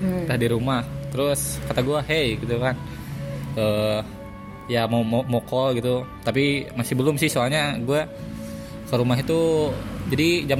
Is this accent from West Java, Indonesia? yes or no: yes; Bandung, West Java, Indonesia; Kata gue, saya orang Bandung